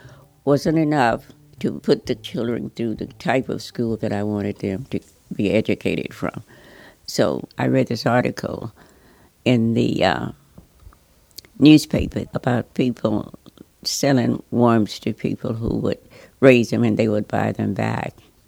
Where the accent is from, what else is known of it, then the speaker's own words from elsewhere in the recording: Louisiana, United States; I grew up in Louisiana, and I had a lot of experience with farm work.